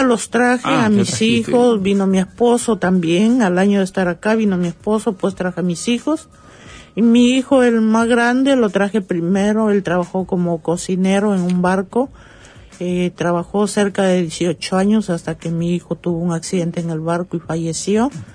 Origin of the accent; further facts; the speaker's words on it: Chiclayo, Lambayeque, Peru; moved away; Mira, yo soy del departamento Lambayeque, pero vivo en la ciudad de Chiclayo, que es una provincia.